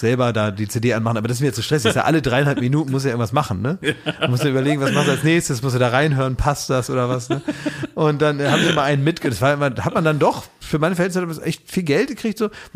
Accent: Oldenburg, Lower Saxony, Germany; Wo man dann auch bei uns in Oldenburg gab es sowas auch

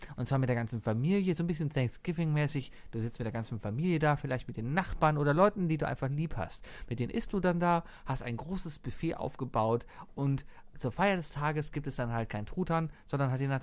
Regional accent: Germany; Ich bin, als Deutscher bin ich stolz darauf, in der EU zu sein.

